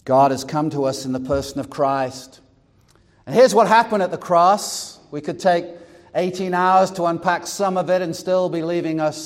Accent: North West England, United Kingdom; country, I know what it means.

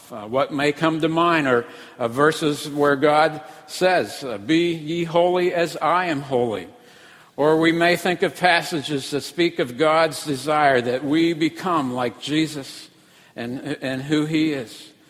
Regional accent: Pittsburgh, Pennsylvania, United States; Have I mentioned to you that I'm from Pittsburgh? Well, the answer obviously is yes.

